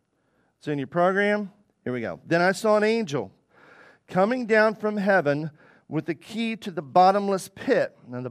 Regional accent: Arkansas, United States; Guys, I grew up in Arkansas, and that was like our constant sign.

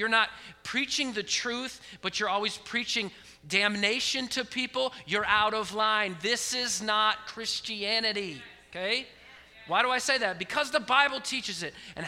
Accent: Oregon, United States; I grew up in Oregon. It's very liberal in Oregon.

